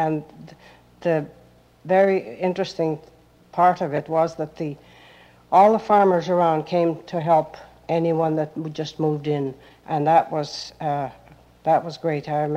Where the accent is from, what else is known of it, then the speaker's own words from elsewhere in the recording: Phoenix, British Columbia, Canada; born there; I was born in Phoenix, B.C.